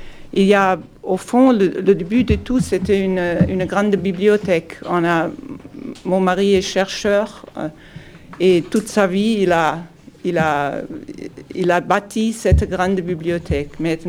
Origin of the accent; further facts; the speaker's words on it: Germany; French is a second language; moved away; suis ici depuis presque 20 ans, là maintenant. Je suis originaire de l'Allemagne et on est venu ici, toute notre famille, pour réaliser un rêve.